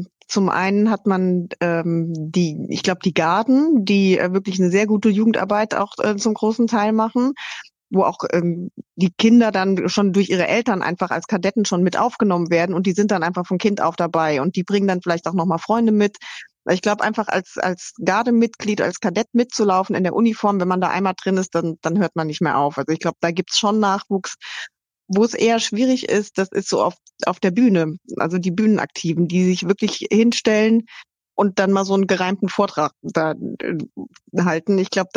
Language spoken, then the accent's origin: German; Saarland, Germany; Ich bin aus dem Saarland.